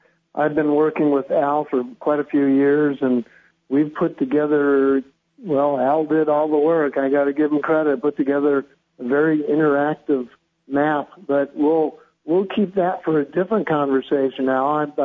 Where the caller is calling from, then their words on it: Cottonwood, Arizona, United States; And I'm calling in from Cottonwood, Arizona